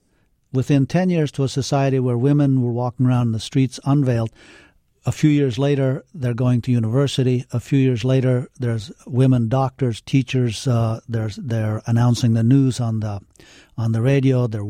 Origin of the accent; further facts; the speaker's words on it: Afghanistan; people said, well, what is it like growing up in Afghanistan? And I'd said, well, we all lived in compounds.